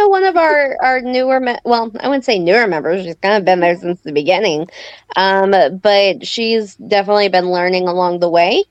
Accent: Springfield, Missouri, United States; I grew up in Springfield, Missouri, so the Joplin Spooklight was a big one

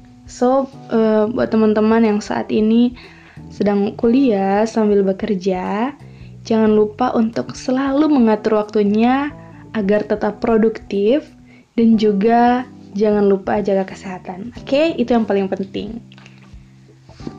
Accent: Gorontalo, Indonesia; Nah, aku dari Gorontalo. Teman-teman tahu Gorontalo? Gorontalo itu adalah salah satu provinsi yang ada di Pulau Sulawesi bagian utara.

